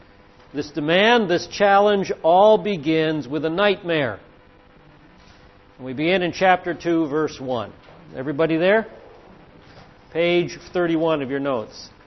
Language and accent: English; United States; born there; I was born here in America, but we're all in the diaspora.